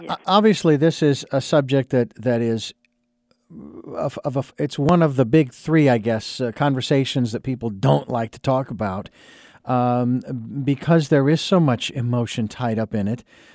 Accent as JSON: {"language": "English", "region": "Southwest", "country": "United States", "said": "I'm from the Southwest, but I'm still, I guess you could say I'm from the South, but not the true South down in the eastern part of the country."}